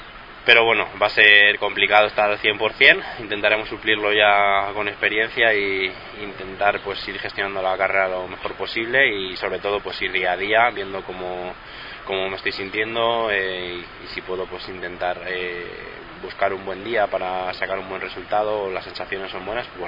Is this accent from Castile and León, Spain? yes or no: yes; Guijuelo, Castile and León, Spain; el nombre de Guijuelo, el nombre de mi tierra donde me he criado y donde he pasado mucho tiempo.